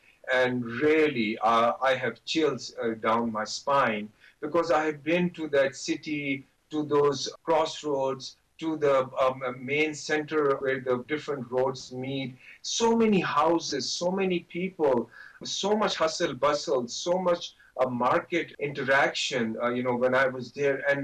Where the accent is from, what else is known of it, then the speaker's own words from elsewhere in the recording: Pakistan; When I was growing up in Pakistan in the 60s and in the 70s, that was the place where most of the elite of Pakistan used to go at that time.